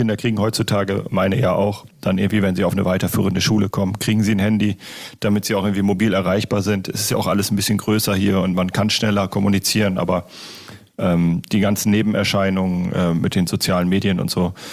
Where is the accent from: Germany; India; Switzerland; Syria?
Germany; Esens, Lower Saxony; Ich bin in Wittmund geboren, weil das einzige Kreiskrankenhaus ist. und ich bin in Esens aufgewachsen.